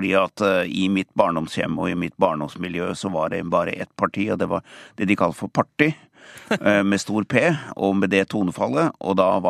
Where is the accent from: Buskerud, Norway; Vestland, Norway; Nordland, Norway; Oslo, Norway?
Buskerud, Norway; Lier